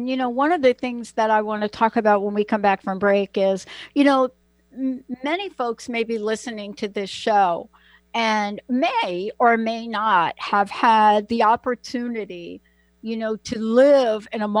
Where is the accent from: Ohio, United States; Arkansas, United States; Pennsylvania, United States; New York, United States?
New York, United States; Bronx; I'm from the Bronx.